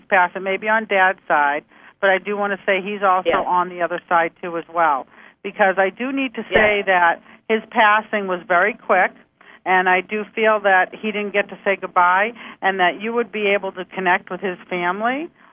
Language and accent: English; Massachusetts, United States; I'm going to be saying aunt because I'm from Massachusetts.